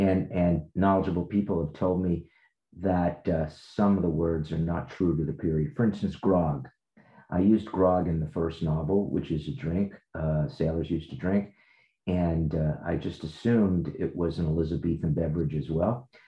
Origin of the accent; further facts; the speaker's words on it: New Jersey, United States; because I'm from New Jersey, and not from Jersey, but from New Jersey